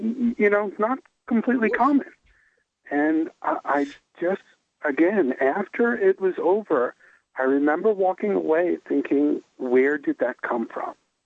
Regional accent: New York City, New York, United States; not just as a New Yorker, but as a human

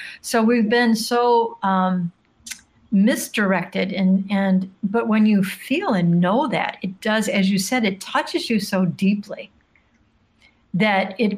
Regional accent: Michigan, United States; and since I'm from Michigan, you know, there's a lot of, we don't even realize how much of our rivers, our roads, our cities are named after indigenous words.

